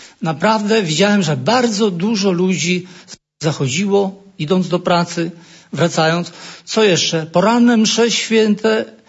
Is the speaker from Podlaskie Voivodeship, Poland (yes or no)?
yes; Sokoły, Podlaskie Voivodeship, Poland; Ja akurat pochodzę z parafii w Sokołach, w powiecie wysokomazowieckim